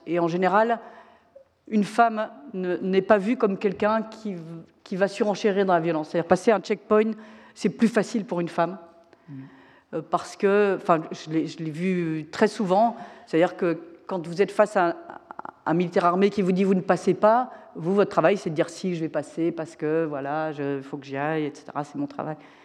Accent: France; je suis française, on est contre la guerre

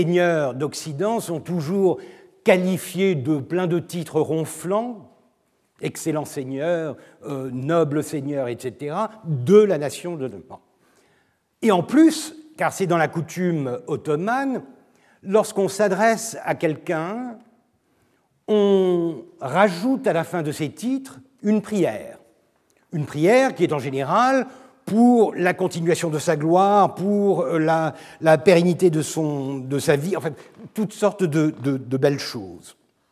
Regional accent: Turkey; French is a second language; Je suis turc, je ne parle pas l'arabe.

